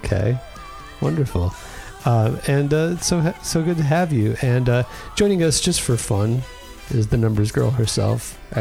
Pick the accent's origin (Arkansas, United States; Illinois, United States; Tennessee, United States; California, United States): Illinois, United States; Joliet; born there; That's where I was born, too.